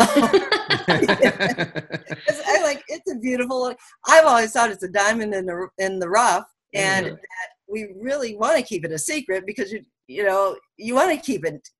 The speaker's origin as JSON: {"language": "English", "town": "Detroit", "region": "Michigan", "country": "United States", "lives_now": "Rio Dell, United States", "said": "Because I'm from Michigan, Detroit, Michigan."}